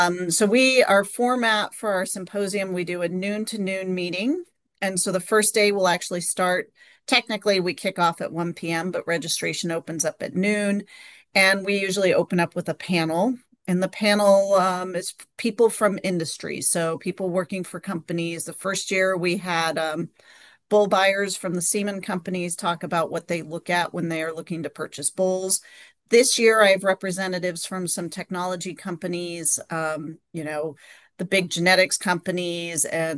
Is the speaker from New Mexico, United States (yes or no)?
yes; New Mexico, United States; moved away as an adult; also born or lived in Colorado; now in Iowa, United States; And originally, I'm actually from New Mexico, so I've lived in the West and along the mountains for the majority of my life until I moved here to Iowa.